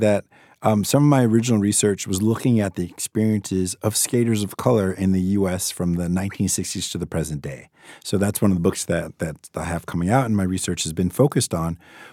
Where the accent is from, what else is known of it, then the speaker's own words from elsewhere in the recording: Massachusetts, United States; I'm originally back from the East Coast, from Massachusetts.